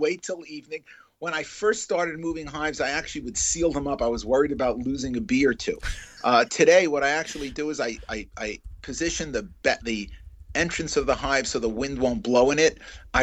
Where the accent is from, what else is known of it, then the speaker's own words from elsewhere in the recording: Teaneck, New Jersey, United States; I'm born and bred in New Jersey. My home, my primary home, is in Teaneck, New Jersey